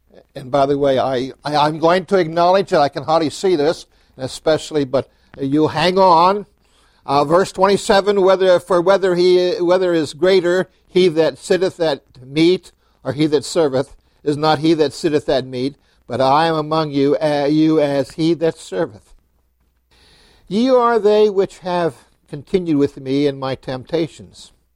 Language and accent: English; Lewisburg, United States; born there; But I was near a place where I was born physically today in Lewisburg. And I was also, the Lord saved me in the same place.